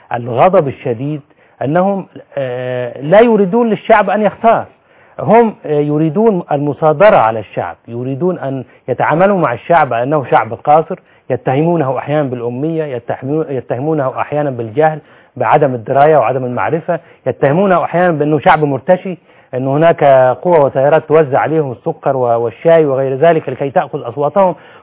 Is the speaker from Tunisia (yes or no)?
no; Egypt; يعني هذه قضية غير مطروحة أصلا عندنا في مصر